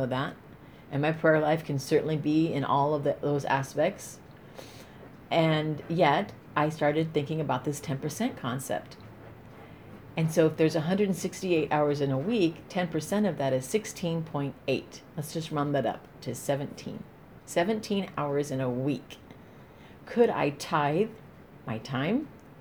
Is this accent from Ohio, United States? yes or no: no; California, United States; I'm concerned about where we're going in America, in California, right here in my hometown.